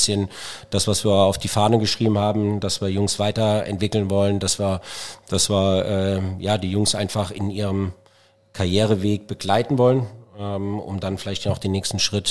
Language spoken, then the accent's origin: German; Wiesbaden, Hesse, Germany; mein Lebenslauf hier in Wiesbaden war natürlich geprägt davon, dass ich jetzt erstmal meine Kindheit in Auringen auch verbracht habe. Bin dann zur weiterführenden Schule nach Wiesbaden